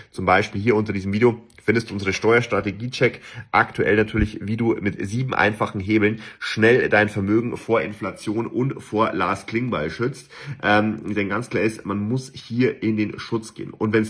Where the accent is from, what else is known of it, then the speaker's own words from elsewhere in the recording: Bavaria, Germany; auch für mich als Bayer mittlerweile leider ein Riesenproblem